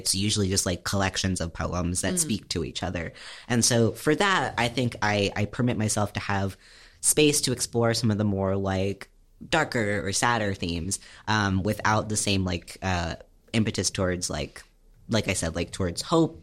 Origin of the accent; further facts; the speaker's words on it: Kutztown, Pennsylvania, United States; And I grew up in Kutztown.